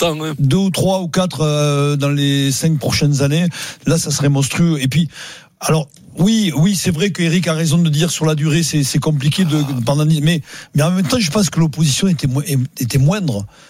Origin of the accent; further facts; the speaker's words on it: Toulouse, Occitanie, France; c'est pas parce que je suis toulousain, que j'ai joué à Toulouse